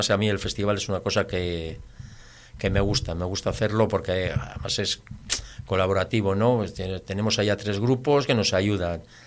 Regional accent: Laredo, Cantabria, Spain; siempre es Laredo y Laredo, y yo soy muy de Laredo.

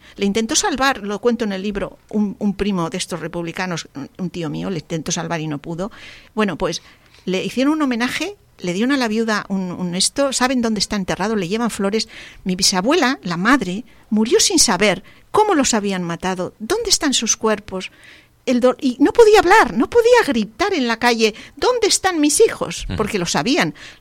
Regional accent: Asturias, Spain; porque en Asturias han sacado, en mi pueblo, de una fosa, ¿no?

